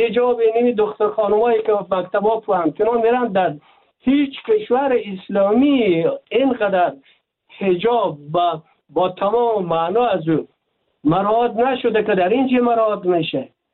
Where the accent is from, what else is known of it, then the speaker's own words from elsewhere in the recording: Afghanistan; ما افغان هستیم،